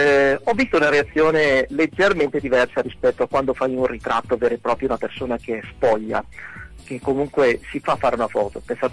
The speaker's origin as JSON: {"language": "Italian", "town": "Poirino", "region": "Piedmont", "country": "Italy", "said": "alla fine ho cominciato a documentare nel mio paese, io sono di Poirino, di Torino Sud"}